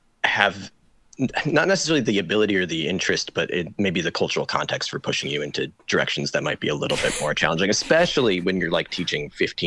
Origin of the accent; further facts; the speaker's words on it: Illinois, United States; growing up in Northern Illinois, and like I must have started taking lessons probably when I was 10, so like 2005-ish.